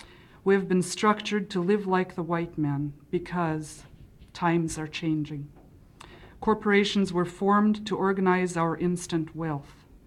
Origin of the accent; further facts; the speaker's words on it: Hoonah, Alaska, United States; now in Juneau, United States; I was raised not in Angoon, I was raised in Hoona and presently reside here in Juneau.